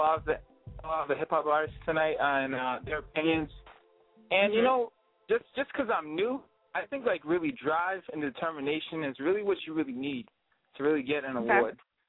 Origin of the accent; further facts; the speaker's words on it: New Bedford, Massachusetts, United States; That's a South Coast Massachusetts number. I'm from New Bedford, Massachusetts.